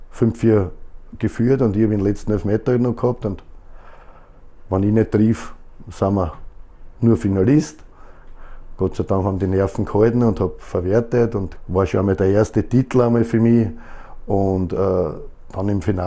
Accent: Vienna, Austria; Und ich bin in Jedlersee aufgewachsen, in einer Gegend, wo wirklich damals sehr viele Kinder waren

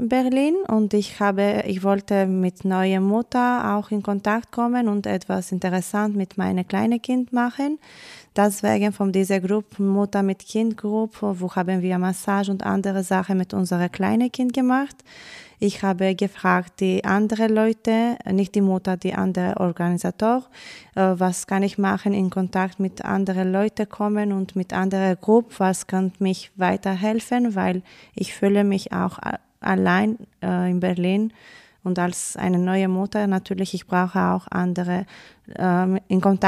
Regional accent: Greece; first language Greek; German is a second language; Ich komme aus Griechenland und ich rede Griechisch. Ich habe die letzte Jahr auch Deutsch gelernt und ich habe auch in Griechenland auch Englisch gelernt.

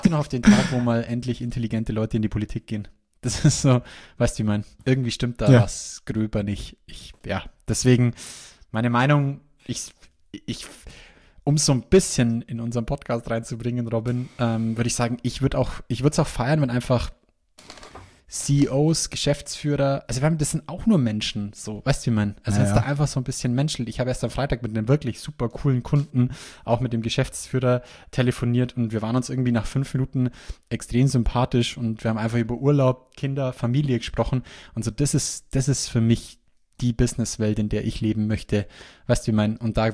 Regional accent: Bavaria, Germany; wie man bei uns in Bayern sagt

